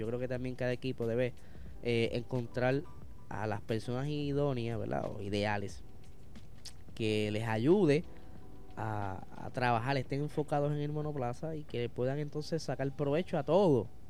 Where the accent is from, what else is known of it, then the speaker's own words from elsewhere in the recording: Puerto Rico; gente como nosotros, boricuas